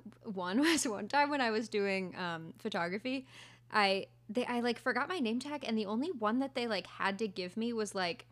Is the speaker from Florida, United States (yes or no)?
yes; Florida, United States; from Florida.